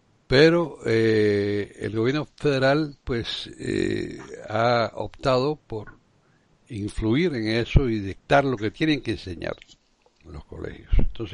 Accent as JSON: {"language": "Spanish", "country": "Cuba", "tie": "born or raised there", "said": "igual que en la Cuba que yo crecí, en la Cuba republicana"}